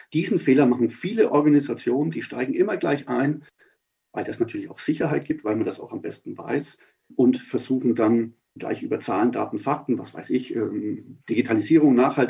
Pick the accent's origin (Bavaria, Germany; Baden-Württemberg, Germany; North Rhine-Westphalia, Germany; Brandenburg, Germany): Bavaria, Germany; Nuremberg; Wenn ich als Nürnberger, meine Söhne, die sind in München sozialisiert